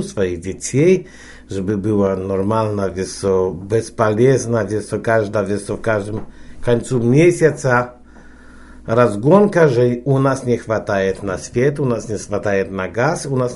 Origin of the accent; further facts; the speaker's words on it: Poland; Russian is a second language; я электриком весь из Польши